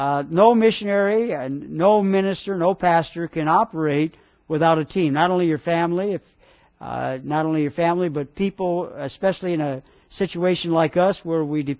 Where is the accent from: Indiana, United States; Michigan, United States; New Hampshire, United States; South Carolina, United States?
Michigan, United States; Detroit; now in Philippines; And I'm from Detroit, Michigan, and sometimes I'll tell you the truth, I feel safer in the Philippines than I did in Detroit, Michigan.